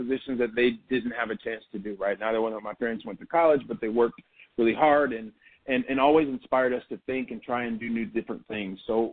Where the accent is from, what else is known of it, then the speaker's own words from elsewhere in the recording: Columbus, Ohio, United States; And I'll tell you what … … is just a guy from the Midwest of the United States. I'm originally from Columbus, Ohio.